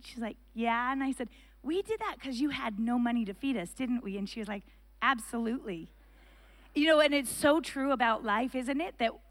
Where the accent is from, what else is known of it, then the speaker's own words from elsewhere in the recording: Pacific Northwest, United States; I was raised in the Pacific Northwest, and my family, for vacation, my dad used to be a Marine.